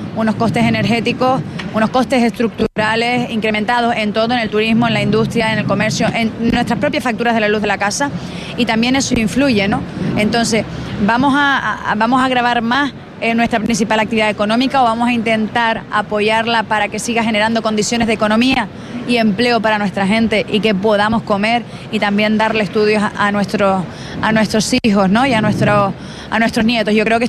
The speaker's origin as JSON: {"language": "Spanish", "region": "Canary Islands", "country": "Spain", "said": "no solo ya como canario, como canaria"}